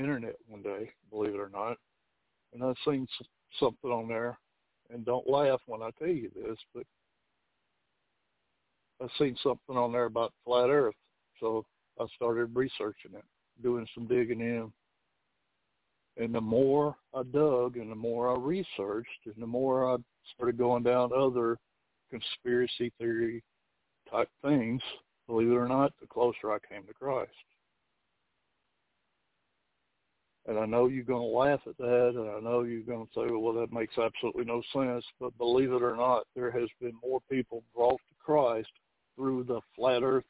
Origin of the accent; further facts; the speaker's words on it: Georgia, United States; I'm 59 years old. I'm originally from South Georgia, which is in the middle of the Bible Belt.